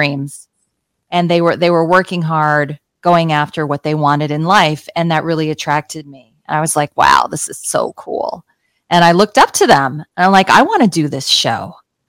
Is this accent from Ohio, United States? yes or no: yes; Cleveland, Ohio, United States; now in Los Angeles, United States; I'm from Cleveland, Ohio.